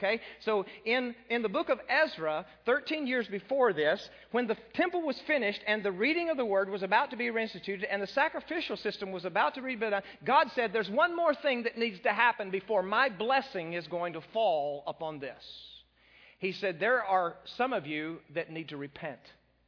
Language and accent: English; Monahans, Texas, United States; I remembered growing up in Monahans, Texas, our paper came out twice a week.